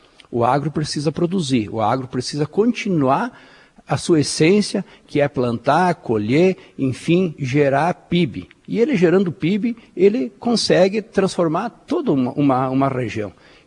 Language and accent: Portuguese; Camargo, Brazil; eu nasci em Camargo, hoje estou com 50 anos e 50 anos vividos em Camargo